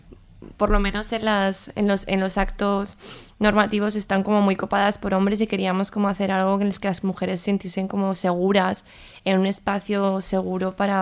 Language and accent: Spanish; Zaragoza, Aragon, Spain; yo soy de Zaragoza